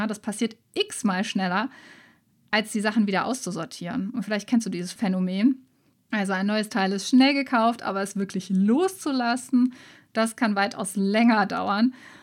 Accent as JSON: {"language": "German", "region": "North Rhine-Westphalia", "country": "Germany", "tie": "born or raised there", "said": "dass ich meine wunderschöne Maisonette-Wohnung in Köln letztes Jahr abgegeben habe. Ich habe jetzt noch eine kleine Homebase in der Nähe von Düsseldorf, in meinem Heimatort"}